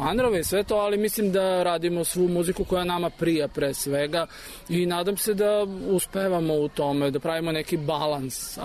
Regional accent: Serbia; mi smo iz Srbije

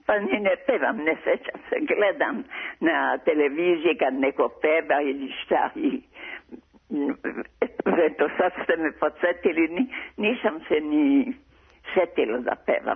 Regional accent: Belgium; Serbian is a second language; also born or lived in Dalmatia; now in Belgrade, Serbia; Ja sam inače Dalmatinka i moji roditelji su se iselili u Belgiji i tako da sam tamo odrasla i iz Belgije sam došla u Beogradu

